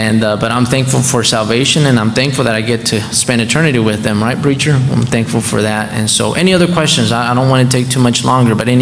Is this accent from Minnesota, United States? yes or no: no; Kentucky, United States; I grew up in Kentucky ever since.